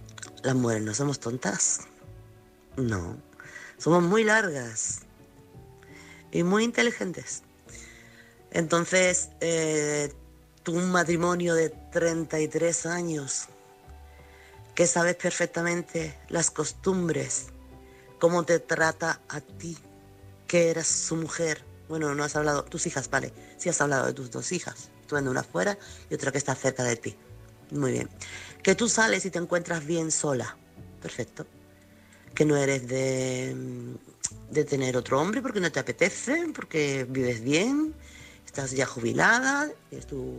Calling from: Chiclana, Andalusia, Spain; corresponsal de Chiclana.

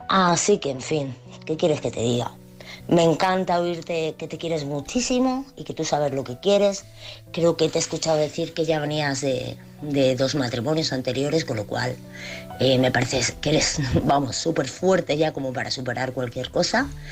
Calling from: Madrid, Community of Madrid, Spain; de Madrid

